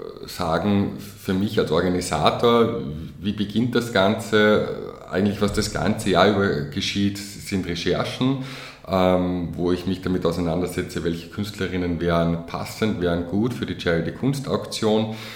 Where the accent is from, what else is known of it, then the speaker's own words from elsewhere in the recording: Salzburg, Austria; Ich komme ursprünglich aus Salzburg und habe dann in Wien Kultur- und Sozialanthropologie studiert.